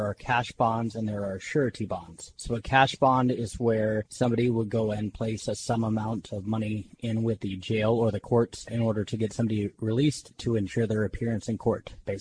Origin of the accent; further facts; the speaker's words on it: Kalispell, Montana, United States; I am 36 years old. I grew up in Kalispell, Montana. I've been in the Bakken area since 2011.